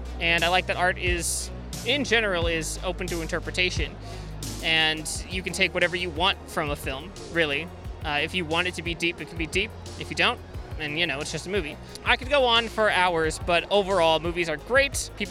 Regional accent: San Diego, California, United States; I'm from San Diego, California, and I am addicted to movies.

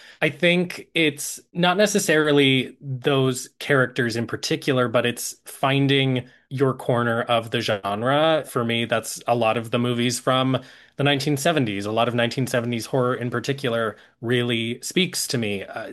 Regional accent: Pasadena, California, United States; I grew up in Pasadena

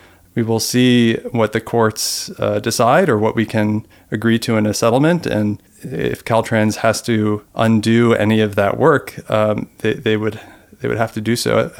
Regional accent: Los Angeles, California, United States; You know, I grew up in Los Angeles in the 80s and 90s, or, you know, right before the dawn of the new rail system build out.

